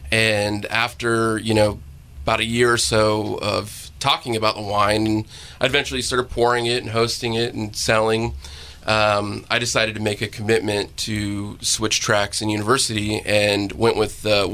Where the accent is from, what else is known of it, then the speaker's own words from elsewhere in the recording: Fairfield, California, United States; born there; I was born in Fairfield, California. So Solano County, just east of Napa.